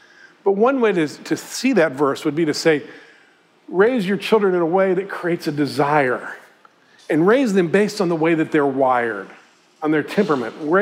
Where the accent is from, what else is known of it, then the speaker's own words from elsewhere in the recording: Tennessee, United States; I'm from East Tennessee